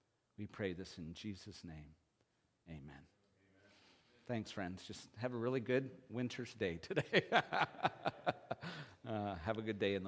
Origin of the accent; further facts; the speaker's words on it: Canada; now in United States; Now, one, I'm Canadian. I've never learned the pledge to the allegiance, pledge of allegiance.